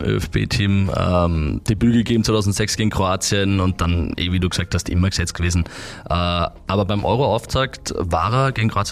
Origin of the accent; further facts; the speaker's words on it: Austria; Da war man als Österreicher schon sehr stolz.